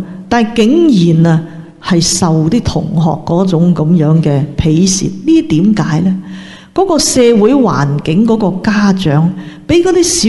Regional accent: Hong Kong; 我哋香港人稍一不慎啊，可能你排第几咧，冇人知。

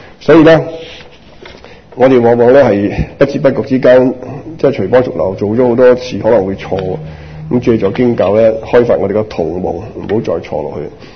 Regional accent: China; 哇，终于有我哋中国人上啦，变到咁。

